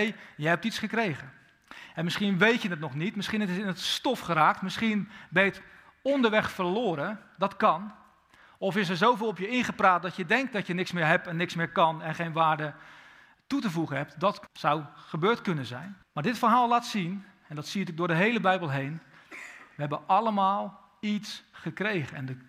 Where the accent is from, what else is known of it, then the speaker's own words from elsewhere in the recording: Netherlands; Soms als Nederlanders hebben we daar zelfs schroom over.